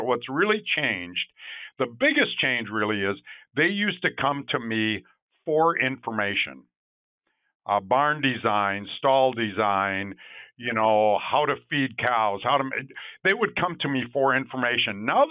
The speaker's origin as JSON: {"language": "English", "region": "Minnesota", "country": "United States", "tie": "born or raised there", "said": "It was actually my hometown, first robot in the state of Minnesota."}